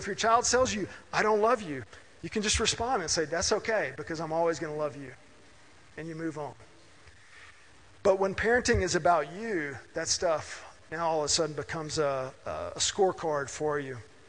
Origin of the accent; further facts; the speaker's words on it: Mississippi, United States; I grew up in Mississippi in the 1980s. So this is a conservative part of the country, a more conservative time.